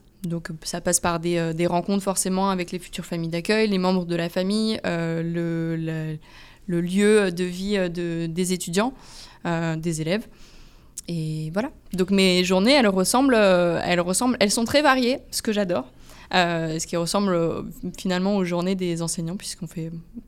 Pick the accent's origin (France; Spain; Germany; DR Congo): France; moved away; moi, c'est la première fois que je vis en dehors de France.